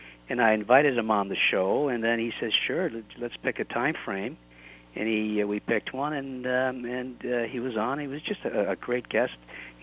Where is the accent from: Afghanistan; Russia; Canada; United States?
Canada; Since we're Canadian, we offer some Canadian content now and again.